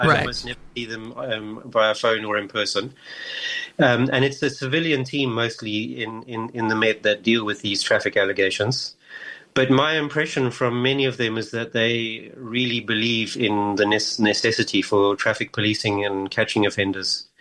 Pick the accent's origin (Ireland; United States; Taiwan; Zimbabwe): Zimbabwe; So I grew up in Zimbabwe, and I learned to drive in Zimbabwe